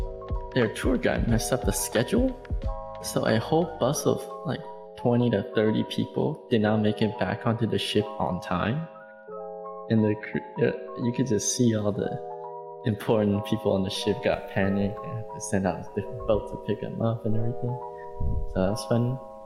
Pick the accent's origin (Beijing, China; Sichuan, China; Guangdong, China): Guangdong, China; Guangzhou; English is a second language; but in my hometown, Guangzhou, pretty nice.